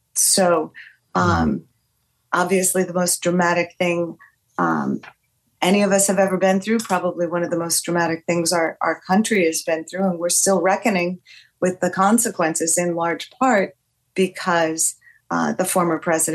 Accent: Philadelphia, Pennsylvania, United States; we're from Philadelphia. We're from the place where our democracy began 248 years ago.

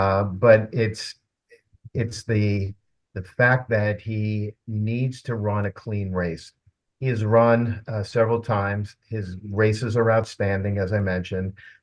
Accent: New York City, New York, United States; We grew up in New York City at about the same time.

